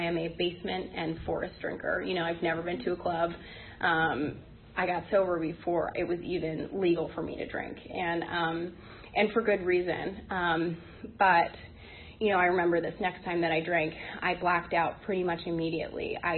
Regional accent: McLean, Virginia, United States; I grew up in McLean, Virginia, in a nice area, and I played sports

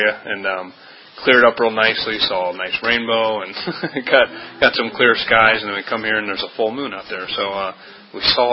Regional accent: Atlanta, Georgia, United States; also born or lived in Virginia; I was born in Virginia, but I grew up in Atlanta, and I remember going out and playing.

